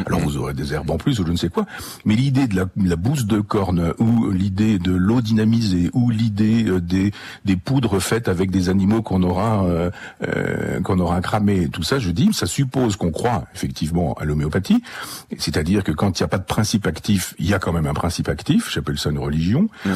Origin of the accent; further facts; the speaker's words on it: Chambois, Normandy, France; born there; Moi, dans mon village natal à Chambois, 500 habitants, les véganes, il y en a pas.